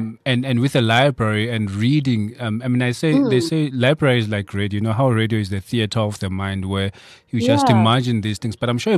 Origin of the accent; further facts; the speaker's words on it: Soweto, Gauteng, South Africa; I grew up in Soweto, so I know the cultural and socioeconomic, situation of Soweto and all that.